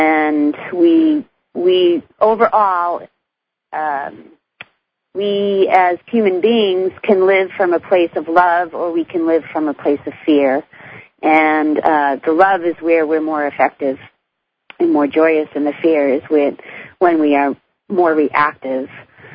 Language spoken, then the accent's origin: English; Massachusetts, United States; Well, I'm from Massachusetts